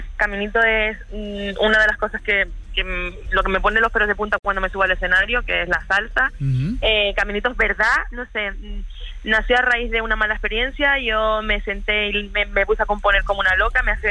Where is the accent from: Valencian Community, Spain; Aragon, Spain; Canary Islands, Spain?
Canary Islands, Spain; yo que vengo de Canarias, que ahora mismo estoy en Canarias